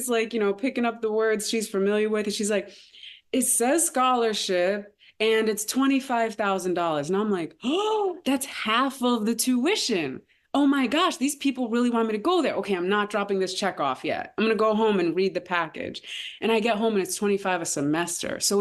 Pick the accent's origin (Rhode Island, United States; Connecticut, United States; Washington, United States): Rhode Island, United States; Pawtucket; born there; So I was born in Pawtucket, Rhode Island. Yes, people live in Rhode Island.